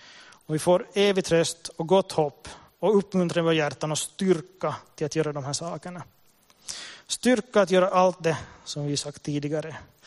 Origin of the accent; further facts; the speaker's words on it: Kristinestad, Ostrobothnia, Finland; jag är född och uppvuxen i Kristinestad och var lite busig i tonåren.